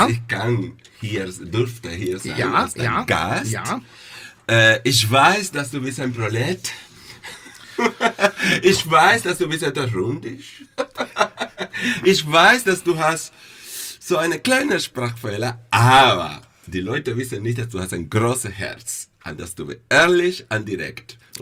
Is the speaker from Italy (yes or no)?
no; Cuba; German is a second language; Ja, ich komme aus Kuba.